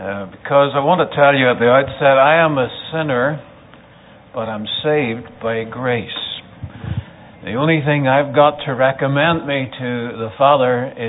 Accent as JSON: {"language": "English", "country": "Ireland", "said": "And I'm from Ireland. Anybody know where Ireland is?"}